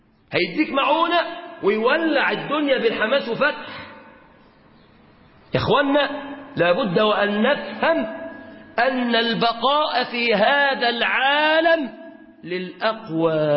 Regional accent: Egypt

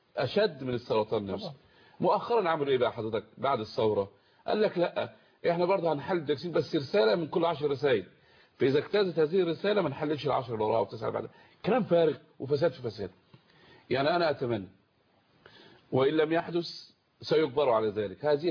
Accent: Egypt; انا مصري انا راجل وطني

